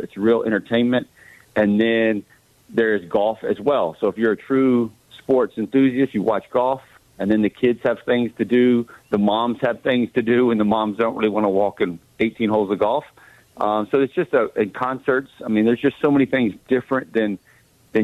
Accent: Florida, United States; I know I was from Florida, but watching the Yankees when I was growing up.

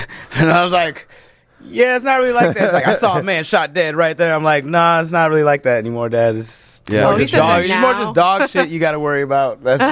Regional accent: Chicago, Illinois, United States; also born or lived in Columbus / Milwaukee; I wasn't born in Chicago. Okay. My parents met here, and I was born in Columbus, Ohio.

